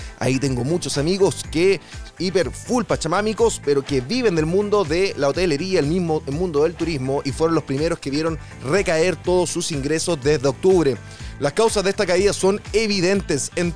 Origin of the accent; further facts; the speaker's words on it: Chile; esa arrogancia que mantenemos como chilenos